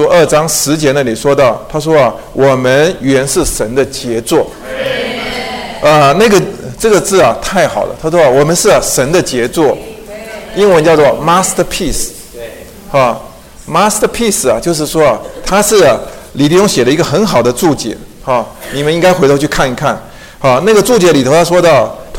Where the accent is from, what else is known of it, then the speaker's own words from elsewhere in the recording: Taiwan; 毯子啊比我们台湾人呢、啊、用的多，因为台湾气候潮湿啊